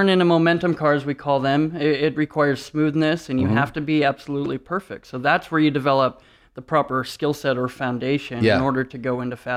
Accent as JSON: {"language": "English", "town": "Detroit", "region": "Michigan", "country": "United States", "said": "We're from Detroit originally, so kind of that whole world. And I was BMX racing and stuff like that as a kid."}